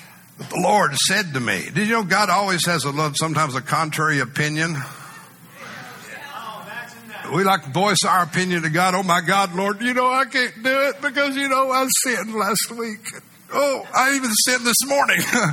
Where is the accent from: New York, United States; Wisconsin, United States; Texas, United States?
Texas, United States; Muleshoe; I'm proud that I come from Muleshoe, Texas, and I'm a country bumpkin.